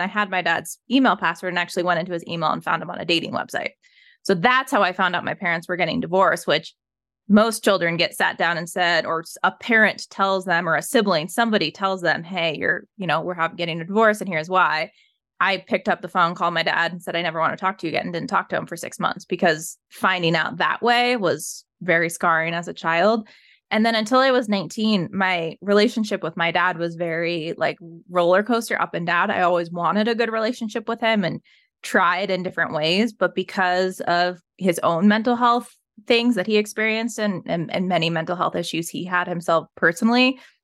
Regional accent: Evergreen, Colorado, United States; So I was raised in Evergreen, Colorado, which I'm not sure if you're familiar with how familiar you are with Colorado, but Evergreen's a very safe suburb. It's in between Denver and like the mountains, very safe suburb.

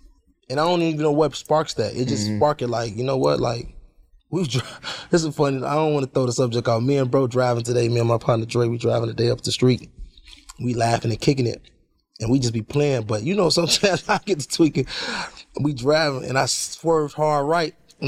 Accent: Chicago, Illinois, United States; I'm from Chicago, so a lot of things that we think play out, we think the furthest play out.

